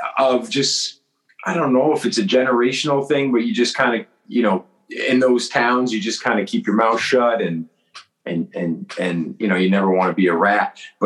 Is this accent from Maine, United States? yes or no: yes; Portland, Maine, United States; gosh, it'd be a cool thing to do it in my hometown, just in a complete like dream world. Right. Yes. And there's something about Portland